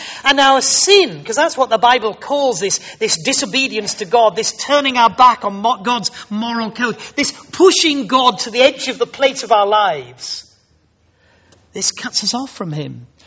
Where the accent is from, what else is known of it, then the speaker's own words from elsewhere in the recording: Yorkshire and the Humber, United Kingdom; And I am a Yorkshireman, and that seemed a lot to me